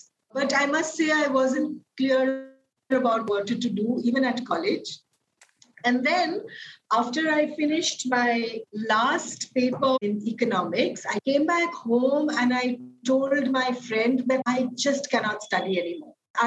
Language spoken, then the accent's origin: English; Mumbai, Maharashtra, India; growing up in Bombay, you know how it is